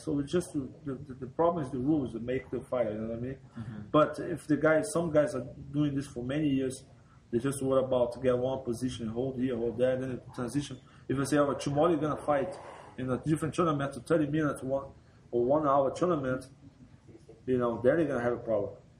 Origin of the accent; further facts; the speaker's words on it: Rio de Janeiro, Brazil; So, you know, we're from Rio de Janeiro, Barra da Tijuca. So we're very close to the beach.